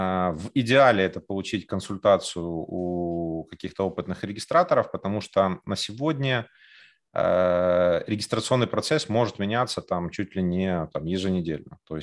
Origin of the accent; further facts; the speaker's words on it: Kyiv, Ukraine; Да, как бы я из Киева